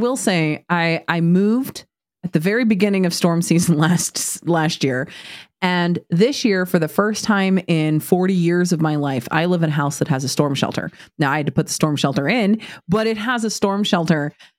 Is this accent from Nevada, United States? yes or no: no; Oklahoma, United States; I will say, so I've lived in Oklahoma my entire life.